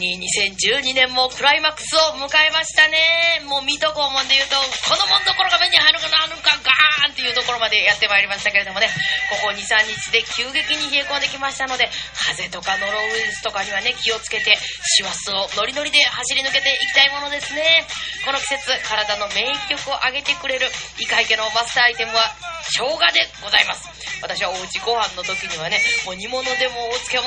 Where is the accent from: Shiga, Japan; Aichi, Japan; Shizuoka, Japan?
Shiga, Japan; FM 草津、毎週のこの時間は滋賀県生まれの滋賀県育ち、農村ソウルシンガーの … がお送りするハッピーミュージックアワー